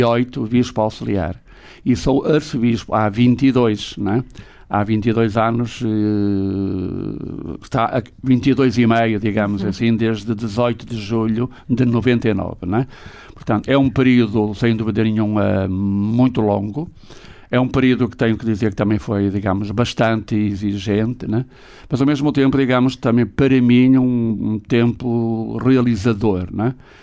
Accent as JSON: {"language": "Portuguese", "region": "Braga", "country": "Portugal", "also_born_or_lived": "Famalicão", "said": "Eu gosto de dizer que sou bracarense, né? Nasci em Famalicão e não renuncio às minhas origens, né? O que é certo é que desde os 11 anos eu passei-os em Braga, não é? 12 no seminário, depois estive um como coadjutor de São Vítor, 3 em Roma e depois o resto sempre em Braga."}